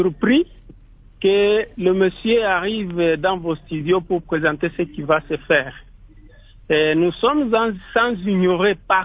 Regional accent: Lualaba, DR Congo; now in Fungurume, DR Congo; Moi, par exemple, qui vous parle, j'ai quitté Kayeye, Kazaza, pour me retrouver à Fungurume.

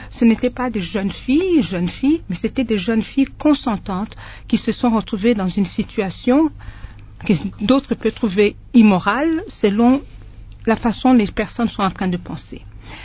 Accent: DR Congo; chez nous en RDC

